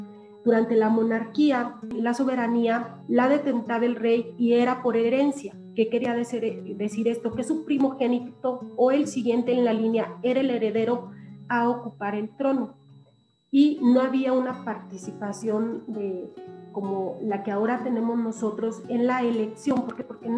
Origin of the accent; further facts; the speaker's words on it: Sain Alto, Zacatecas, Mexico; yo soy originaria de Sain Alto, y que tenemos la inquietud de hablar de los lugares donde nacimos